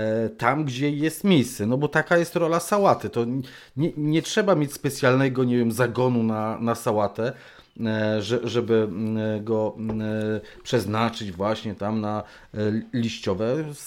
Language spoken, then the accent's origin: Polish; Pomeranian Voivodeship, Poland; u nas na Kaszubach rzeczywiście tworzy się taką oponoplastykę